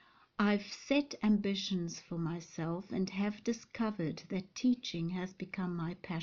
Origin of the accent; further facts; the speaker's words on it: Cape Town, Western Cape, South Africa; from Cape Town, South Africa. After finishing school and my studies in Cape Town